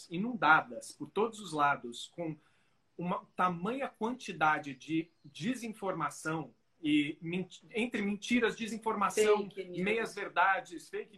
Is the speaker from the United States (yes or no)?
yes; United States; now in Brazil; Eu cresci, fui educado nos Estados Unidos, cresci nos Estados Unidos, entre lá e cá, mas sempre, né, passei uma boa parte da minha vida lá.